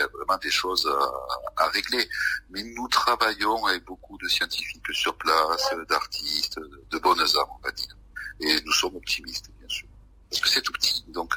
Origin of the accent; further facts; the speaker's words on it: L'Isle-sur-la-Sorgue, Provence-Alpes-Côte d'Azur, France; je suis natif de Ville-sur-Sorgue, le village de René Char.